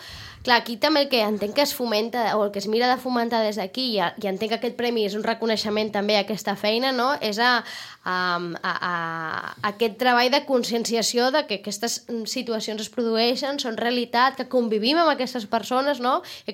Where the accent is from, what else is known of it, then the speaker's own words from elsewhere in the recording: Sitges, Catalonia, Spain; Que jo he nascut aquí a Sitges amb els meus pares, no? O he visc aquí